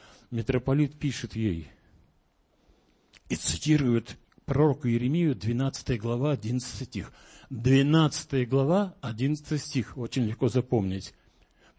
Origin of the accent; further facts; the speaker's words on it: Ryazan Oblast, Russia; now in Moscow, Russia; Кстати, я из Рязанского села, у меня тоже вся полнота жизни прошла в селе. В Москве это уже не жизнь.